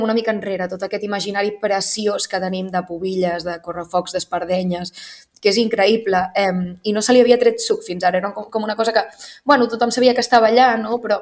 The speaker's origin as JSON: {"language": "Catalan", "town": "Barcelona", "region": "Catalonia", "country": "Spain", "tie": "born there", "said": "jo no soc de persona de poble, jo soc nascuda a Barcelona, però sí que és veritat que he passat molts estius en un poble"}